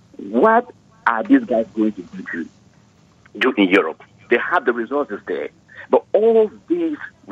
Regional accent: Cameroon; I am originally from English-speaking Cameroon in West Africa.

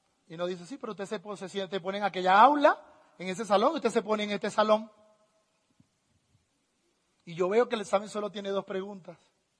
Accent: Venezuela; Uy, que soy muy venezolano. Yo no hablo castellano, ya hablo venezolano, disculpen.

